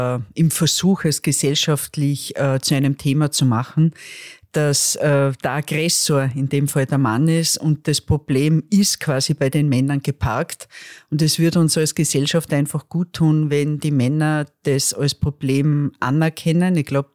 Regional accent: Lower Austria, Austria; Wir als Niederösterreicher machen das nicht mit unseren Frauen.

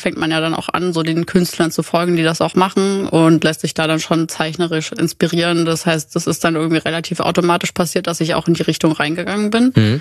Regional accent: Dresden, Saxony, Germany; ich komme aus Dresden, ich bin seit 3 Jahren Tätowiererin und ich mache am liebsten Neo-Traditional und ich bin 26 Jahre alt.

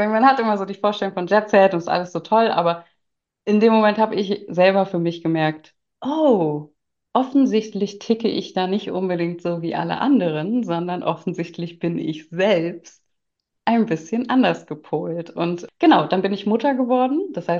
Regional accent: Berlin, Germany; Ich komme ursprünglich aus Berlin, lebe in Berlin, bin Mitte 30

